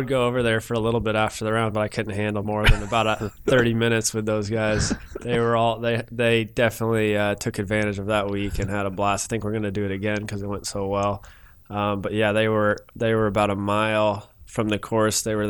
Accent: Kennesaw, Georgia, United States; now in Alpharetta, United States; No, I grew up in Kennesaw. So I went to Harrison High School.

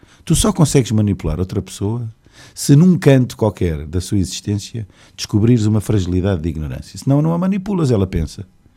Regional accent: Lisbon, Portugal; E eu sou de Lisboa.

